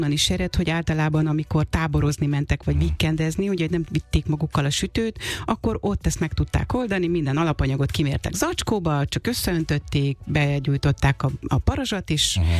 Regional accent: Békés, Hungary; Békés-megyéből származom egyébként, és ott ez egy tradicionális süti.

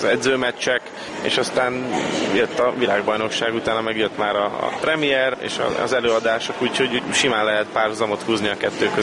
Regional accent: Budapest, Hungary; Egy külvárosi részen, a 16. kerületben születtem, ott is nőttem föl, és a mai napig ott vagyok.

